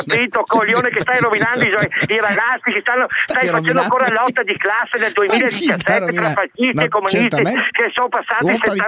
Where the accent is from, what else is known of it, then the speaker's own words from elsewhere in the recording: Vicenza, Veneto, Italy; perché io sono di Vicenza